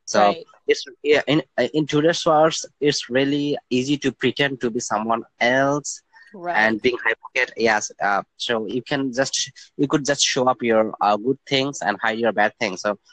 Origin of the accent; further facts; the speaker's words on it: Bangladesh; because I am from Bangladesh where this culture haven't started yet.